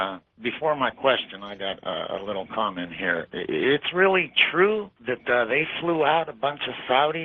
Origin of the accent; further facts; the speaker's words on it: Youngstown, Ohio, United States; I'm from Youngstown.